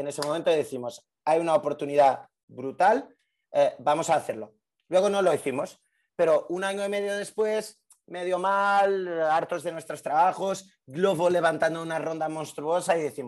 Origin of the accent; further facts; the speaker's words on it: Portugal; Spanish is a second language; moved away as an adult; also born or lived in Paris / London; now in Spain; Yo soy de Portugal. Estudié en Lisboa Economía. Luego estuve en Francia haciendo un máster en Finanzas Internacionales, en París. En ese momento me fui a Londres a hacer prácticas en banca de inversión